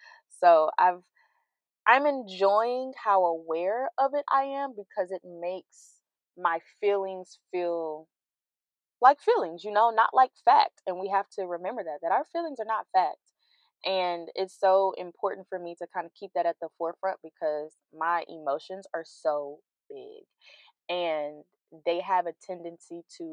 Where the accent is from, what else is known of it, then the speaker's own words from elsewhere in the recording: Louisiana, United States; now in Texas, United States; I'm originally from Louisiana and I now live in Texas, but baby, I don't let go of them Louisiana roots.